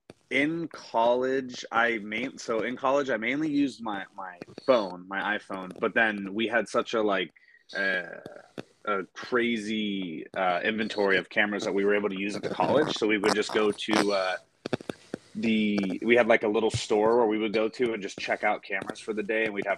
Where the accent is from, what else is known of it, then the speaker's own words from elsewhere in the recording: Pennsylvania, United States; moved away as an adult; I was originally from Pennsylvania and I went to college in Arizona.